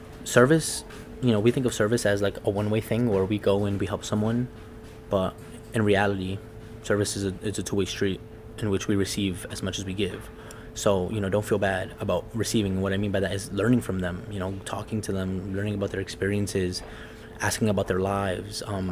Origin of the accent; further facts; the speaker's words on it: United States; born there; You know, I was born here in the United States. I'm American for the most part, right?